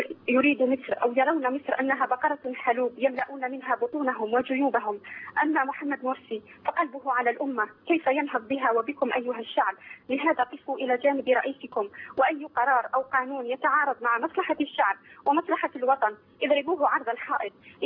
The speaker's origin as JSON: {"language": "Arabic", "country": "Algeria", "said": "كما حدث عندنا في الجزائر"}